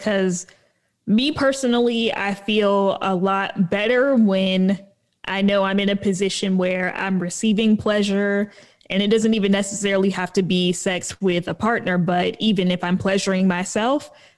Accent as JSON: {"language": "English", "region": "the South", "country": "United States", "tie": "born or raised there", "said": "but with me growing up in the South, that is just something that even above premarital sex, masturbation is one of those things that is just a no-no"}